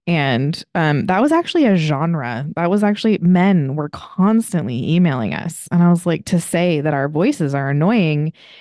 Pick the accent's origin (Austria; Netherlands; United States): United States; California; accent: Southern California; I've got that lazy kind of, you know, unfortunate Southern California thing